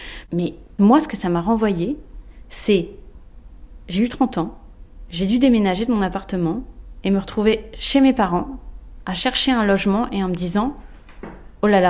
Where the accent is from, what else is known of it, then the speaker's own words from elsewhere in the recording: Le Pré-Saint-Gervais, Île-de-France, France; C'est juste que le Pré-Saint-Gervais, c'est ma ville natale. Non, c'est ma ville d'enfance. C'est la ville dans laquelle mes parents vivent.